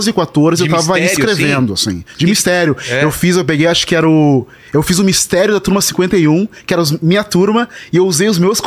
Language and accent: Portuguese; Porto Alegre, Rio Grande do Sul, Brazil; Cara, 10 anos de idade eu tava na periferia, eu sou de Porto Alegre